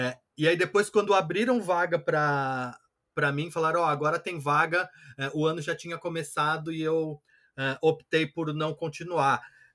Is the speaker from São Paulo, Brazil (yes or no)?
yes; Mauá, São Paulo, Brazil; also born or lived in Santo André; Eu nasci, na verdade eu nasci em Santo André, mas cresci em Mauá. Eu mudei para Santo André com 18 anos, lá para 98, mais ou menos.